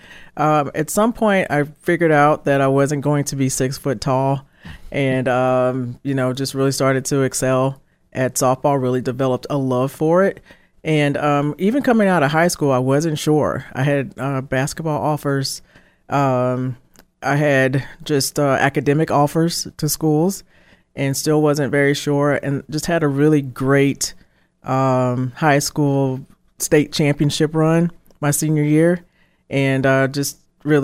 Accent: Baton Rouge, Louisiana, United States; Baton Rouge was obviously my hometown.

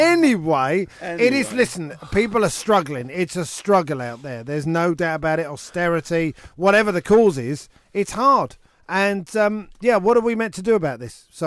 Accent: London, United Kingdom; If I get in a cab and I go, take us down to wherever, North London, and they know that I'm from London, and they know I'm going to know.

